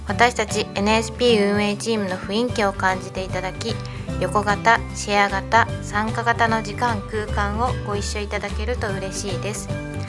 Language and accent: Japanese; Nagaoka, Niigata, Japan; はい、もともと私が、長岡市出身なんですけど、今東京と2拠点の生活をしているので